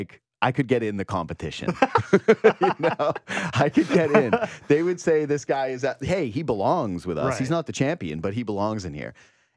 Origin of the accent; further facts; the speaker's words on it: Whitehorse, Yukon, Canada; Again, I was from Whitehorse, Yukon.